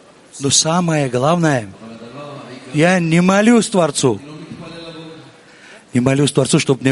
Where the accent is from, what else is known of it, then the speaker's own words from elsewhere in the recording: Tbilisi, Georgia; Мои дорогие, я приехал из Тбилиси.